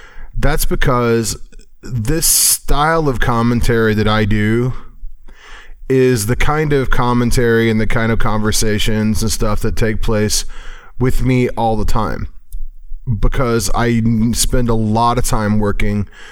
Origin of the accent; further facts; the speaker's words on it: Cape Girardeau, Missouri, United States; also born or lived in California; I'm from Rush Limbaugh's hometown. At least my family, my mom's family, is from down there, and I've lived in Cape Girardeau for quite a long time.